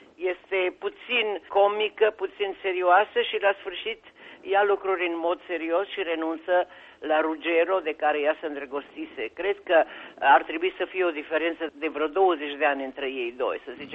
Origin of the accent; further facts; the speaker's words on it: Solovăstru, Mureș County, Romania; born there; now in Bucharest, Romania; mă simt mai aproape de Solovăstru decât de București, dar este normal. Cred că întotdeauna unde te-ai născut rămâne puțin aerul